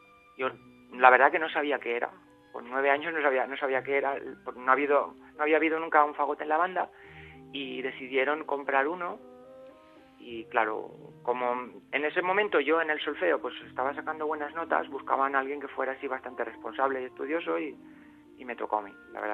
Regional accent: Valencian Community, Spain; Sí, los otros cuatro somos valencianos.

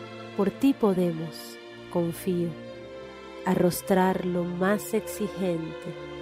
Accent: Caracas, Capital District, Venezuela; now in France; de Caracas. Y les leo este poema desde la ciudad de Ginebra, en Suiza, en donde me encuentro trabajando en este momento, pero esta tarde regreso a Francia

